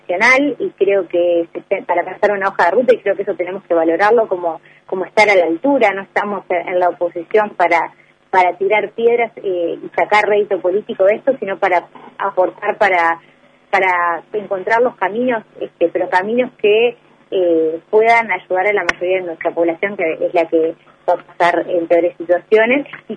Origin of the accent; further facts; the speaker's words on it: Uruguay; tenemos la capacidad como uruguayos y uruguayas, como población, de poder estar en la calle